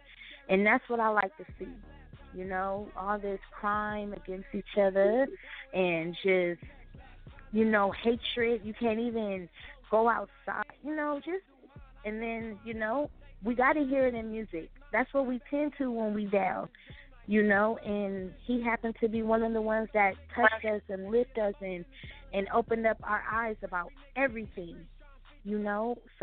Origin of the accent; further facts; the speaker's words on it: Watts, California, United States; also born or lived in Brooklyn, New York; So I'm from both coasts. I'm from Watts and I'm from Brooklyn. You know, my dad stayed in New York.